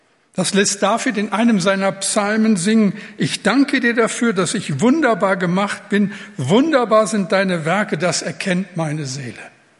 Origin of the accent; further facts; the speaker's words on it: Rhineland, Germany; Im rheinischen Karneval, ich komme ja aus dem Rheinland, da singen sie, ….